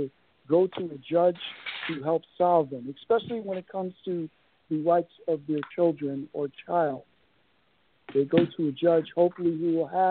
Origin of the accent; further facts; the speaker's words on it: Stamford, Connecticut, United States; Norwalk, Connecticut, my hometown of Stamford, Connecticut.